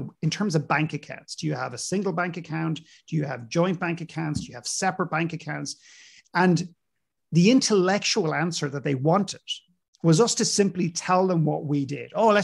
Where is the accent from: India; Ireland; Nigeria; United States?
Ireland; And I received one comment from Ireland, my home country.